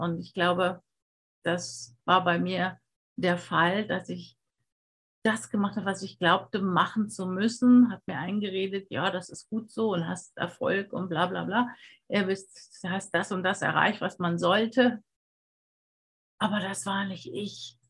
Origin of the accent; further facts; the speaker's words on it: Germany; moved away as an adult; Ich bin ja auch in Deutschland groß geworden und habe da lange gelebt, fast 40 Jahre, die ersten 40 Jahre.